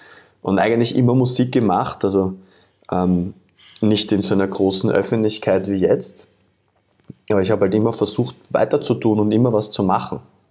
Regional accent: Vienna, Austria; nachdem ich in einer Wohnung aufgewachsen bin in Wien, war Schlagzeug jetzt nicht so wirklich die Option

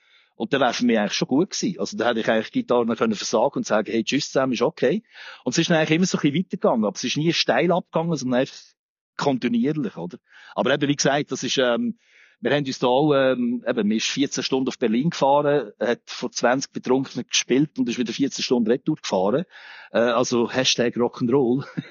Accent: Olten, Solothurn, Switzerland; ich bin ursprünglich aus Olten.

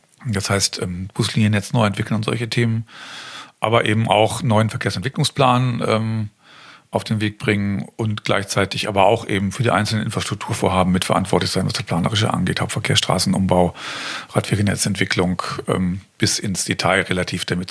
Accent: Göttingen, Lower Saxony, Germany; now in Kassel, Germany; Göttingen war meine alte Heimat. Ich kannte die Stadt, habe in Kassel gelebt

